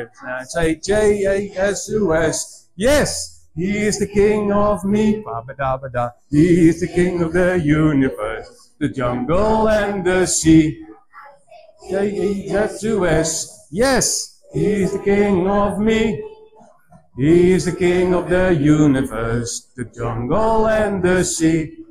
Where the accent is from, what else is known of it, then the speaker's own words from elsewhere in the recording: Netherlands; ik ben een echte Nederlander.